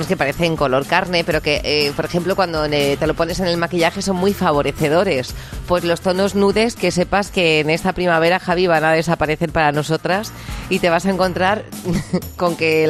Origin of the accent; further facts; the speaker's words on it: Extremadura, Spain; yo soy extremeña, así como muy espontánea